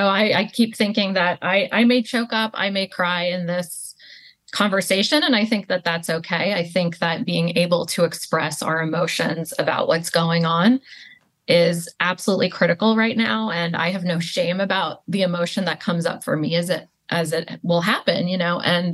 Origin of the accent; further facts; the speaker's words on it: United States; And this unapologetic Palestinian identity that I have now is not how it always has been, because I did grow up in the U.S.